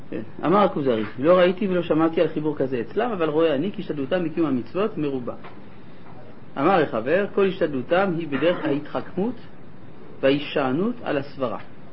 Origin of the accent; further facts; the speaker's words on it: Jerusalem, Jerusalem District, Israel; אנחנו ירושלמים, אנחנו יודעים.